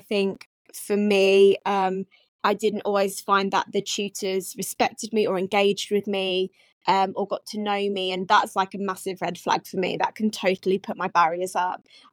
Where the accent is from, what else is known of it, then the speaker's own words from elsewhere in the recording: Hereford, West Midlands, United Kingdom; also born or lived in Wales; So I was born in Wales, went to school in Hereford.